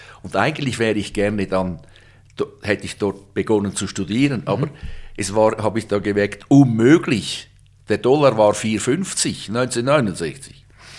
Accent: Zurich, Switzerland; also born or lived in Herliberg; Ich bin geboren am Zürichsee, 1947, in Herliberg, aufgewachsen in Jütikon

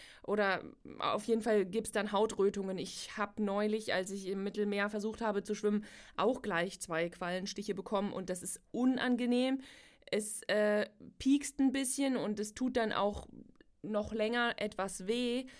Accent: Northern Germany, Germany; Ich komme aus Norddeutschland

